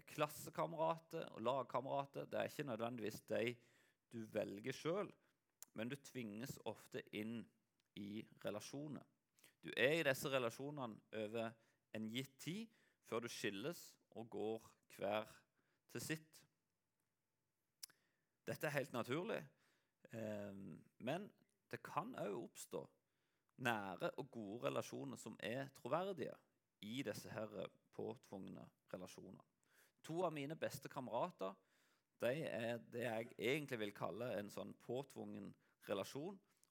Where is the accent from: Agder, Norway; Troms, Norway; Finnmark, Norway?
Agder, Norway; Lyngdal; moved away as an adult; also born or lived in Kristiansand; now in Varhaug, Norway; jeg kommer jo egentlig fra Lyngdal, og der bodde jeg til jeg var 19 år. Da flyttet jeg til Kristiansand for å gå på bibelskole. Og i Kristiansand bodde jeg frem til jeg var 24. Og så flyttet jeg her til Varhaug.